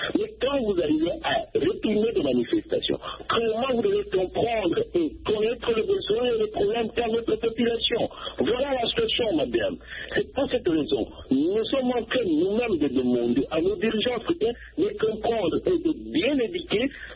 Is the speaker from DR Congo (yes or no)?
yes; DR Congo; comme si chez nous, en RDC